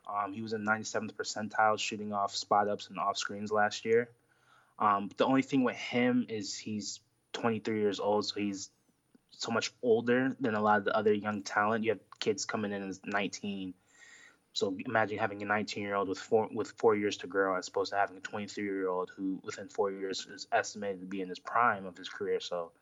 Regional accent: Oklahoma City, Oklahoma, United States; born there; I was born in Oklahoma City, so it was just perfect. I loved watching Kevin Durant play, and he just so happened to play for the place I was born at.

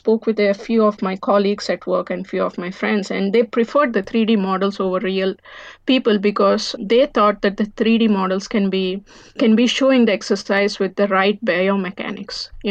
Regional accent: Philadelphia, Pennsylvania, United States; So I'm from Philadelphia.

